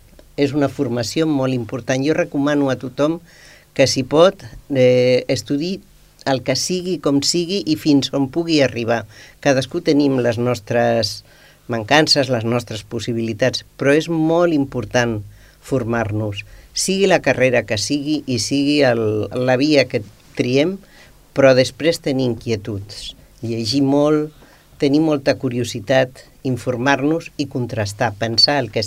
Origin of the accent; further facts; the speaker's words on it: Alcúdia de Guadix, Andalusia, Spain; born there; Jo vaig néixer a la província de Granada, un poblet que es diu Alcúdia de Guadix